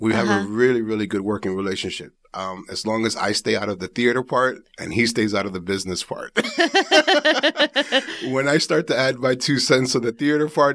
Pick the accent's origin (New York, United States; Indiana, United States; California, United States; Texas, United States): New York, United States; Growing up in New York, obviously Broadway, you have that multicultural mix.